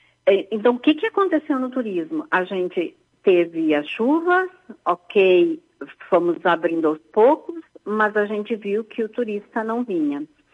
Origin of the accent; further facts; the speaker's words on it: Rio Grande do Sul, Brazil; O que, que nós, enquanto gaúchos, precisamos fazer é seguir junto